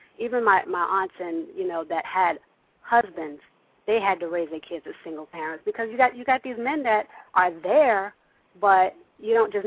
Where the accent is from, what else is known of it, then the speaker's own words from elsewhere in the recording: New York, United States; I'm actually from Sugar Hill, New York.